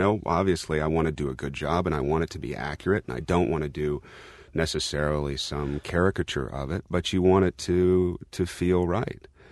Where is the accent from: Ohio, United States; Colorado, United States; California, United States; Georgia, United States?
California, United States; Paso Robles; born or raised there